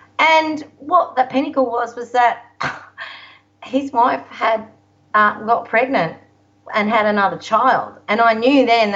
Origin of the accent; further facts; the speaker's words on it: Gold Coast, Queensland, Australia; I grew up on the Gold Coast, and I was the only.